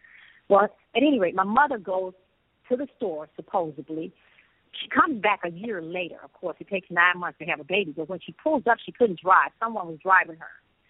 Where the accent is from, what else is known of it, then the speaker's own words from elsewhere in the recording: Akron, Ohio, United States; born there; I was born in Akron, Ohio